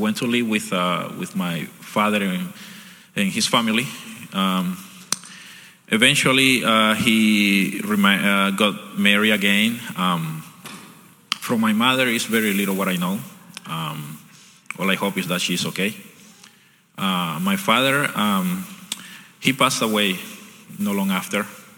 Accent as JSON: {"language": "English", "country": "Honduras", "tie": "born or raised there", "said": "I'm from Honduras, in Central America. And I grew up in a small town. A small family with very little resources. I grew up in a very. I was born in a broken family."}